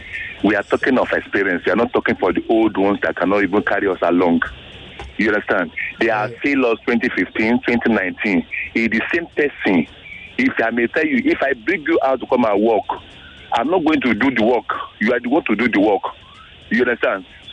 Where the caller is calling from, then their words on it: Ikoyi, Lagos, Nigeria; I'm calling from Ikoyi, Lagos.